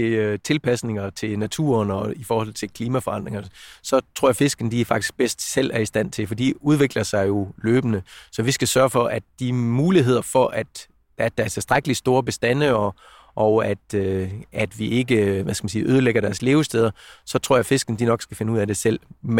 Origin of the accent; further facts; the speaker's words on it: Central Denmark Region, Denmark; Jeg har startet som ung knægt i Vestjylland med interesse i lystfiskeri og er opvokset ved Skjern Å.